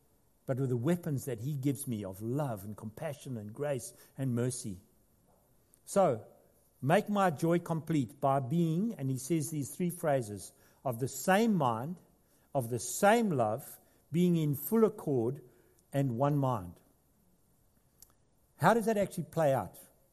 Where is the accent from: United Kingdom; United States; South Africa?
South Africa; moved away as an adult; now in Australia; Gail and I moved from South Africa to Australia 20 years ago.